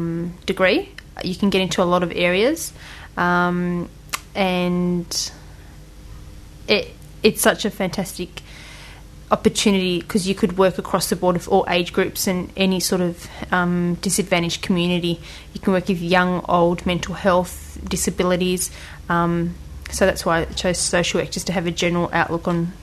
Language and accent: English; Australia; big Greek family, mother, father. I'm the youngest of a brother and a sister. My parents migrated here around 30 years ago. And I was born in Australia and raised with a very multicultural way of life. I learnt how to speak Greek, read, write